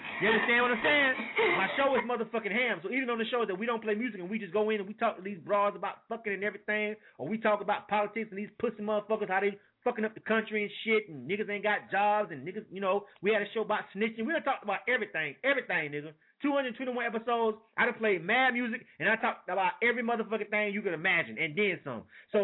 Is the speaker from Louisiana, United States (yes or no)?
no; Florida, United States; I'm from Florida, my nigga, but, you know, I'm from North Florida.